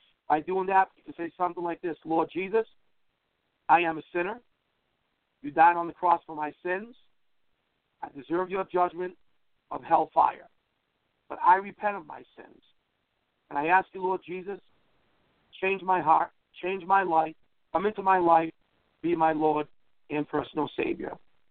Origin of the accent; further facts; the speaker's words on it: Lincoln, Rhode Island, United States; also born or lived in New Bedford, Massachusetts; I'm from New England. I hail from Lincoln, Rhode Island, formerly of New Bedford, Massachusetts.